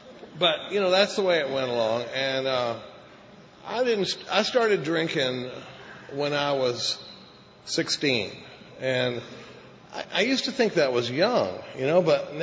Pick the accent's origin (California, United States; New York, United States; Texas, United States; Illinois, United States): Texas, United States; Dallas; My story, I grew up in Dallas, Texas. I grew up in a pretty normal family.